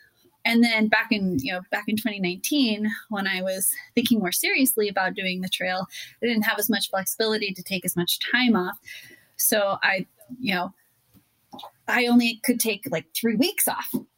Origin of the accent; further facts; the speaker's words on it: Utah, United States; walk towards my home state of Utah